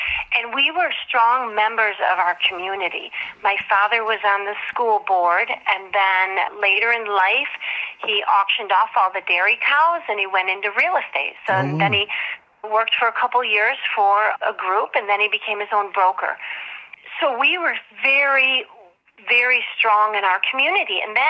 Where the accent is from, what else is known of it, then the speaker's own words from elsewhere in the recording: Chesaning, Michigan, United States; No, actually, Vic, I grew up in Chesnang, Michigan. It used to be Showboat City.